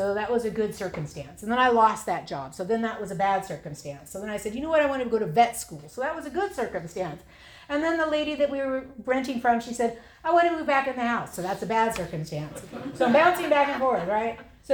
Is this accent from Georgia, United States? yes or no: no; Santa Barbara, California, United States; I was born and raised in Santa Barbara. My sobriety was in Santa Barbara.